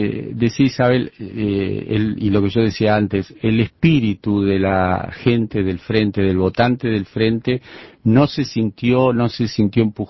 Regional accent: Uruguay; nosotros también somos uruguayos

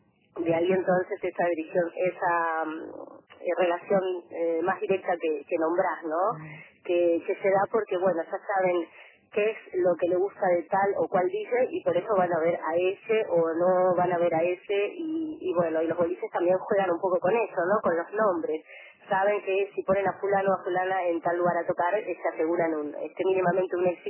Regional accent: Bella Unión, Artigas, Uruguay; que soy de Bella Unión porque bueno, me tiene muy orgullosa haber venido de tan lejos también

